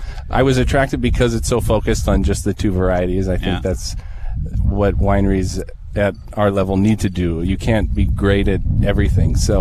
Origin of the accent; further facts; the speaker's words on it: Caledon, British Columbia, Canada; I grew up in the Okanagan Valley in a little town called Caledon on Scott Hall Lake.